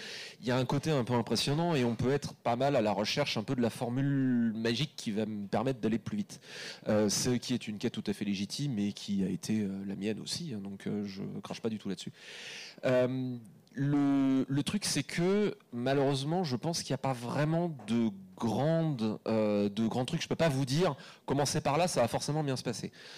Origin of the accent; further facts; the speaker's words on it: Brittany, France; parce que je suis breton et que constitutionnellement j'ai pas le droit